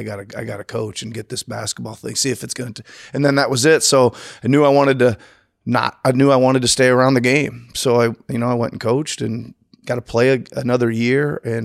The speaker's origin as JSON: {"language": "English", "region": "Iowa", "country": "United States", "tie": "born or raised there", "said": "I got offered a head coaching job in college, in my home state at Grandview University, a little NAIA school."}